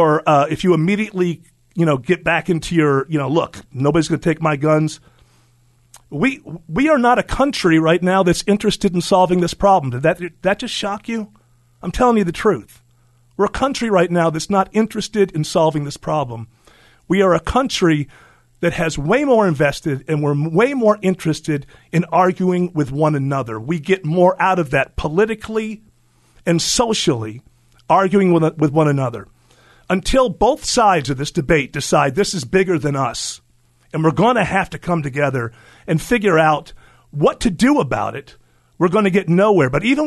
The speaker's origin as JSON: {"language": "English", "country": "United States", "said": "the answer is I'm an American, therefore I didn't see it."}